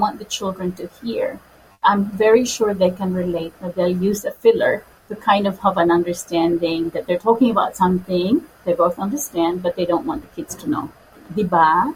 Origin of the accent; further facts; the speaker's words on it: Cebu, Central Visayas, Philippines; I'm from Cebu originally, so Tagalog, Cebuano, English. But also my grandmother spoke Waray, and my grandfather, Ilonggo. So they all brought me up speaking those languages. So I can speak and understand.